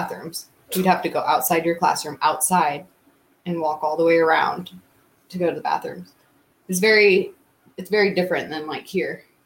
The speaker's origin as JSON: {"language": "English", "town": "Oceanside", "region": "California", "country": "United States", "tie": "born there", "said": "I was born in Oceanside, California."}